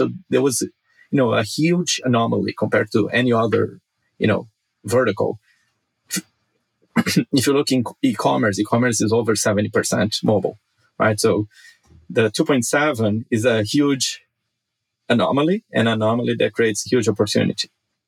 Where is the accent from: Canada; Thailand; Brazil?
Brazil; now in Los Angeles, United States; I have three kids here in Los Angeles. I don't think they have the same perspective that I had growing up in Brazil.